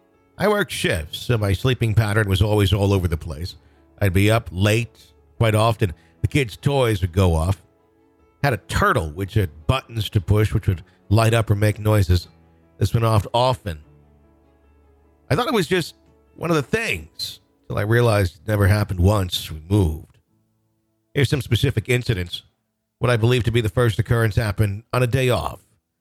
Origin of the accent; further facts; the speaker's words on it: Southend-on-Sea, East of England, United Kingdom; I grew up in the South End, on sea in England, on average, down an hour east of London.